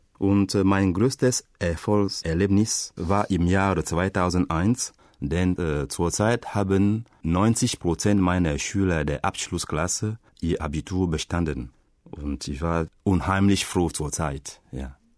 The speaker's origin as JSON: {"language": "German", "town": "Bitam", "region": "Woleu-Ntem", "country": "Gabon", "said": "Ich komme aus Gabun und zwar aus Bitam. Bitam ist eine Kleinstadt in Nord-Gabun. Das liegt in Zentralafrika."}